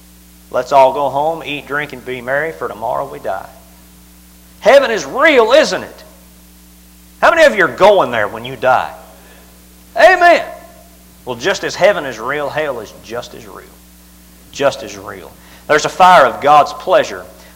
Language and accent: English; Southern United States, United States; Like I said, I'm from the South.